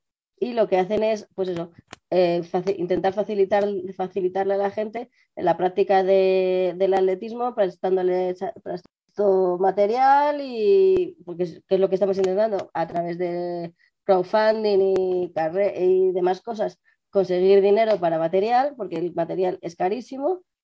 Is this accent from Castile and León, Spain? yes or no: yes; Salamanca, Castile and León, Spain; now in Madrid, Spain; tengo 44 años recién cumplidos, como quien dice, soy de Salamanca, aunque vivo en Madrid.